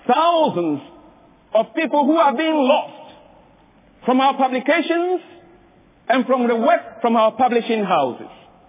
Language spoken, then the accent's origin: English; Ghana; It is a secular university in my home country of Ghana, West Africa.